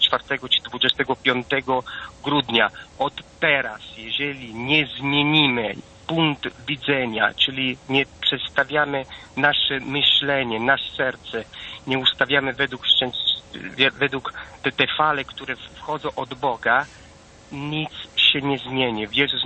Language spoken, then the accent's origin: Polish; Italy; Polish is a second language; ja jestem Włochem